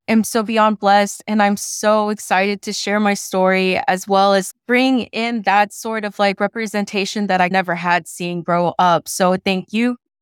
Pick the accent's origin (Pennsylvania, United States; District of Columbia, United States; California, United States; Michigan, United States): California, United States; San Pedro; now in Orange County, United States; I moved from San Pedro to Orange County, which was a big culture shock for me. It was a huge culture shock.